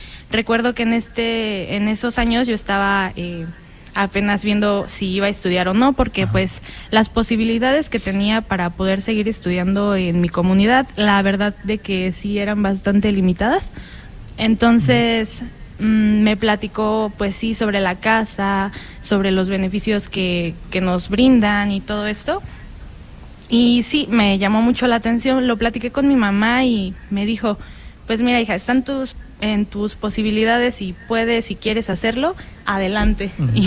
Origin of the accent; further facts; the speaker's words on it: El Pie, Querétaro, Mexico; Yo vengo de una comunidad que se llama El Pie, es de aquí de Querétaro. Tengo aproximadamente ya casi 3 años aquí